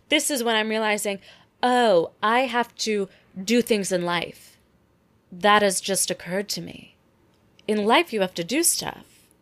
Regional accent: the South, United States; I grew up in the South, so people I went to high school with were getting married like the week after graduation.

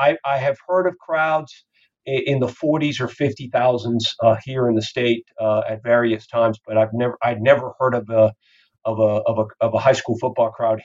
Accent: Miami, Florida, United States; brings back a lot of memories for me growing up in Miami, in the Cuban American section of the city in the 1960s.

